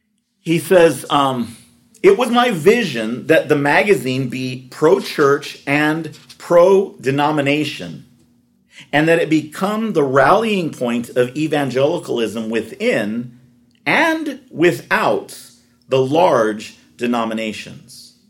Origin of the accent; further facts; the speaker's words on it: California, United States; I'm from California.